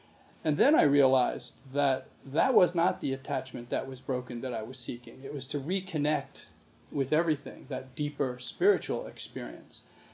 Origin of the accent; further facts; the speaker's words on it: North Arlington, New Jersey, United States; And I was raised in North Arlington, which is a blue-class, working-class town down by, I don't know, Lyndhurst and Kearney and there.